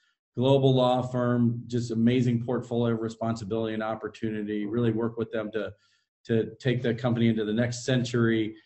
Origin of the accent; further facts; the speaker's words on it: Midwest, United States; You mentioned we're both from the Midwest. And so when I say this, I'm sure it'll resonate.